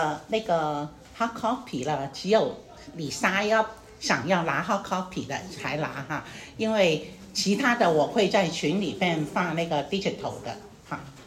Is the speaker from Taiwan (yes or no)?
no; China; 我们知道很早我们中国人，我们如果是基督徒，无论是移民去到哪里